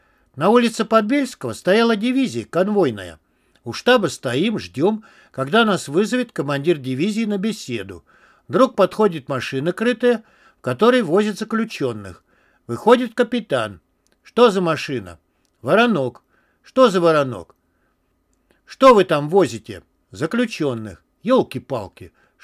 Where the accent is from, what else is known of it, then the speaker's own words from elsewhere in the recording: Ivanovo Oblast, Russia; Я из Ивановской области, тут рядом совсем.